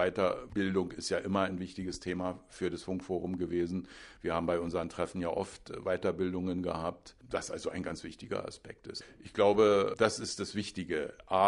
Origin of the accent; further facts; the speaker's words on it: Berlin, Germany; sondern ich bin ja Deutscher aus Berlin.